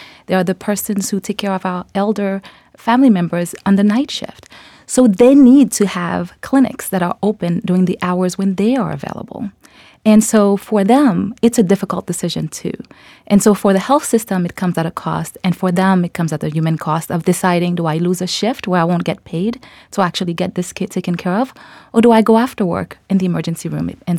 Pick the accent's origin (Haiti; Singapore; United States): Haiti; moved away; I'm an immigrant from Haiti